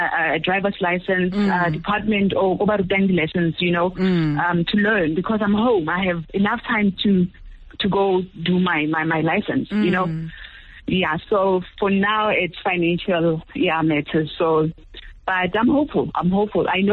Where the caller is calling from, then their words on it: Pretoria, Gauteng, South Africa; Yeah, in Pretoria.